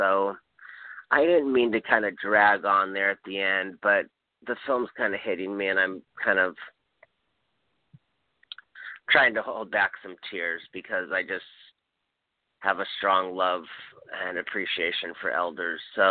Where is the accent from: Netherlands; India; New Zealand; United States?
United States; Hawaii; We need peace. I'm from Hawaii. We need aloha.